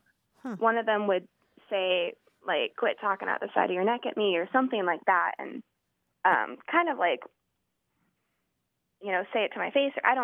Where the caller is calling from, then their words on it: Denver, Colorado, United States; I'm calling from Denver, Colorado.